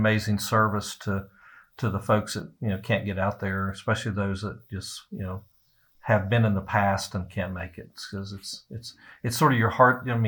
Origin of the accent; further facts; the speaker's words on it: Virginia, United States; And then I come from Virginia.